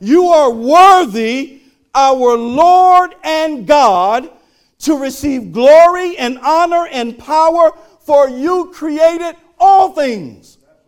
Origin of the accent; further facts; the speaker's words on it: Fort Wayne, Indiana, United States; Like, I remember growing up in Fort Wayne, and we would go to houses on trick-or-treat night